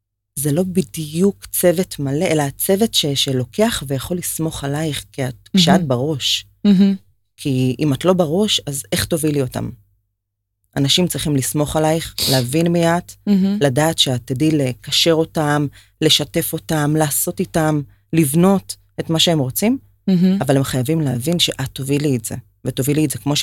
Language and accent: Hebrew; Rishon LeZion, Central District, Israel; אני מראשון.